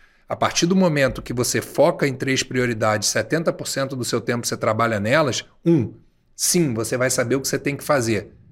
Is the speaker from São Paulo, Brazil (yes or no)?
no; Rio de Janeiro, Brazil; E eu digo o seguinte, e eu sou carioca, né?